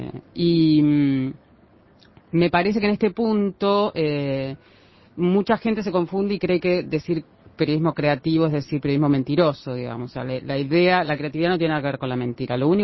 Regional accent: Junín, Buenos Aires Province, Argentina; llamé desde mi pueblo, Junín, larga distancia

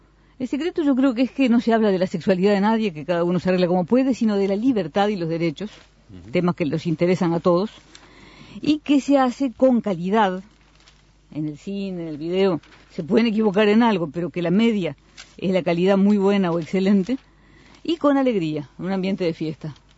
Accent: Uruguay; contribuyen a entender cómo es el Uruguay, cómo somos los uruguayos

